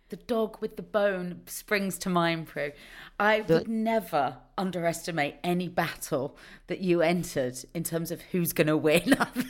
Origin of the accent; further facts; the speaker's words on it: Cheltenham, South West England, United Kingdom; I'm from Cheltenham, so I know it well.